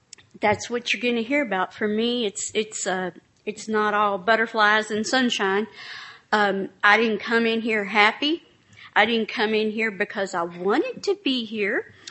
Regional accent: Louisville, Kentucky, United States; I'm from Louisville, Kentucky.

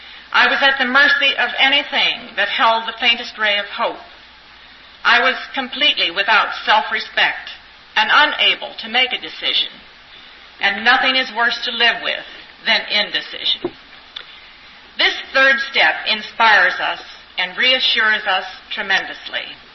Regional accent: Indiana, United States; Hi, everyone. … from Indiana.

